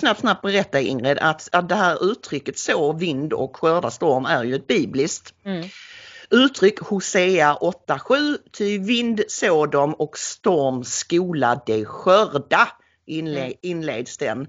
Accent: Skåne, Sweden; Jag tror överhuvudtaget att det är svårt för oss som skåningar att härma andra skånska dialekter än den vi tillhör.

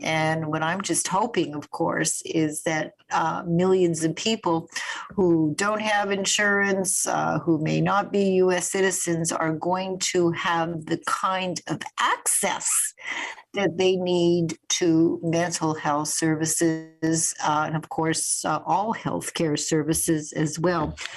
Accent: Winnipeg, Manitoba, Canada; I was growing up in Winnipeg as a little girl

